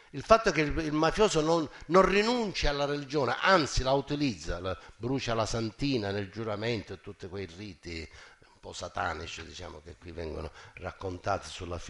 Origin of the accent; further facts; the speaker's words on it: Casteldaccia, Sicily, Italy; io sono di Casteldaccia